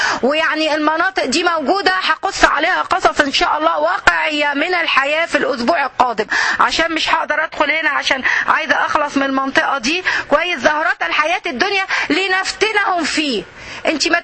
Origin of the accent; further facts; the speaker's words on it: Egypt; بنكتبهم احنا عندنا الحقيقة عندنا في مصر